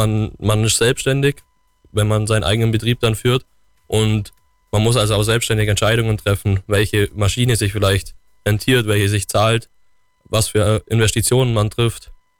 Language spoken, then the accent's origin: German; Bavaria, Germany; wo wir bei uns im Allgäu, wir füttern unsere Kühe hauptsächlich mit Gras